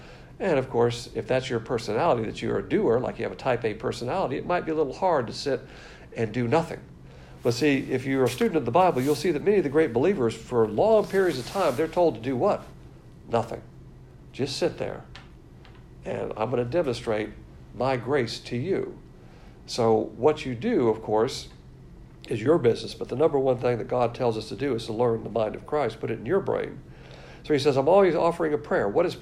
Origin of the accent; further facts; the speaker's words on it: the South, United States; Now, Paul is not a Southerner, but as a Southerner, I like that word, y'all.